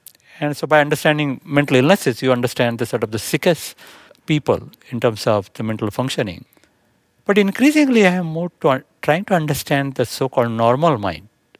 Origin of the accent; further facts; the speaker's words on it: India; I grew up in India, and I love to read